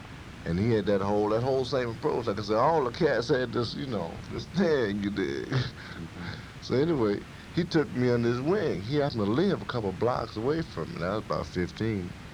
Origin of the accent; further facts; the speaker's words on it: St. Louis, Missouri, United States; These were standards that we had to look up to, you know, growing up in St. Louis